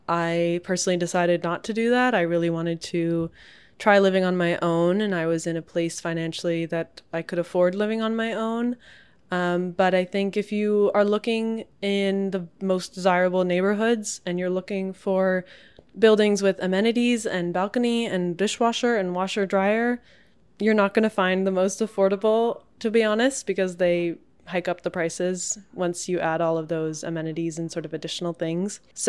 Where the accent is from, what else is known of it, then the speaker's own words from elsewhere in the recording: Massachusetts, United States; where I grew up on the North Shore, like, it's just like a suburb.